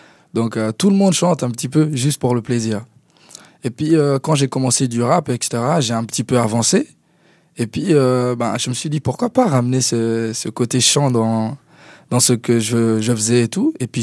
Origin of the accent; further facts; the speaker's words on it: Switzerland; j'ai grandi en Suisse depuis l'âge de 10 ans à peu près.